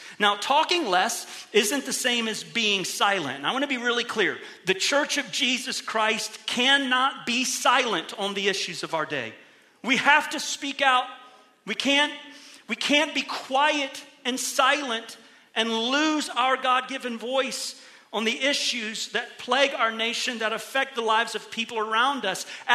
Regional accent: Middletown, Ohio, United States; You know, Vice President Vance is from my hometown, Middletown, Ohio.

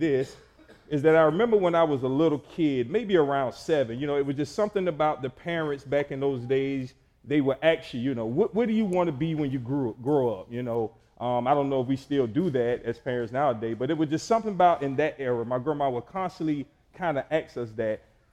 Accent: Savannah, Georgia, United States; I'm from Savannah, Georgia. I grew up on the west side of Savannah.

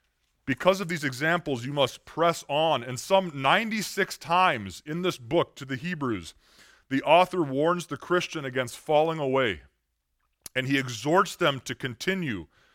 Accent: Minnesota, United States; I'm from Minnesota, so mountains were new to me.

